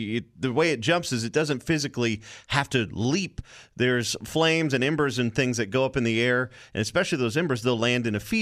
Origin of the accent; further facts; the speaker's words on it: Louisiana, United States; I grew up in South Louisiana. We had hurricanes. We had all that kind of stuff. We had to evacuate.